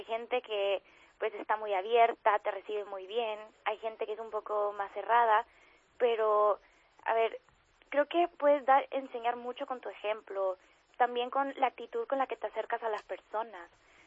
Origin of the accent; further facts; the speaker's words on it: El Salvador; now in Madrid, Spain; este apostolado comenzó en El Salvador, que es el país de donde vengo, y bueno, acabo de llegar a Madrid